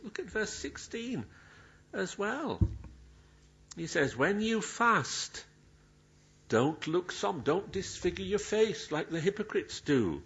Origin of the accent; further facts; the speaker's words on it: Yorkshire and the Humber, United Kingdom; when I was brought up in South Yorkshire